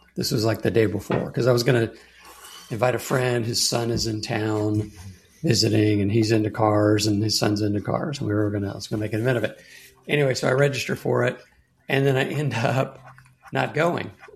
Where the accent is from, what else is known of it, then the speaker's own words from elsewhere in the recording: Texas, United States; I grew up in South Texas. We would have hurricanes that blew through. I grew up right on the coast. We were walking distance to the bayfront